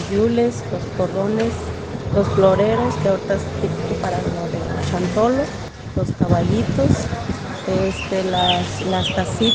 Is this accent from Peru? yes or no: no; Huejutla de Reyes, Hidalgo, Mexico; Nosotros venimos de Chililico, barrio La Laguna, municipio de Huejutla de Reyes, Hidalgo.